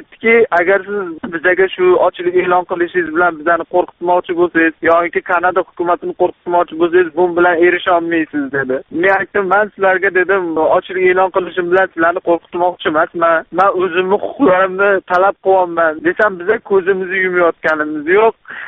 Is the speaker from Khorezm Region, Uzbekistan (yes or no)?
no; Andijan, Andijan Region, Uzbekistan; moved away; Men Andijondanman, ayolim Toshkentdan.